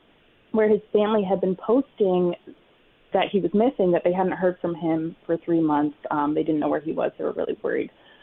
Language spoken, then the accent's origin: English; Tucson, Arizona, United States; now in New York, United States; So I grew up in Tucson. I went to Tucson High, went to the U of A. I've lived in New York for about 5 years now, but Tucson is always really close to my heart, I think.